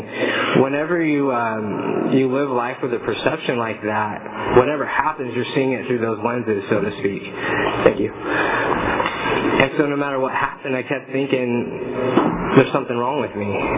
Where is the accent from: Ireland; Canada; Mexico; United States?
United States; Fresno, California; As I said, I grew up in Fresno, and, you know, growing up there